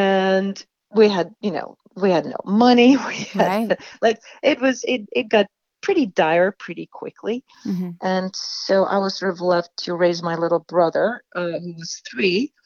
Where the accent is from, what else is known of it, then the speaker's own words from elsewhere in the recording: Sweden; It was rough growing up in Sweden.